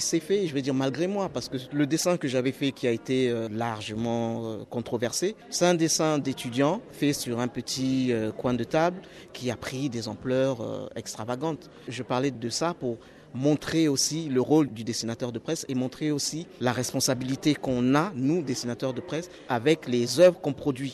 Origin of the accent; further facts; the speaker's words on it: Republic of the Congo; Moi, par exemple, je viens du Congo-Brazzaville.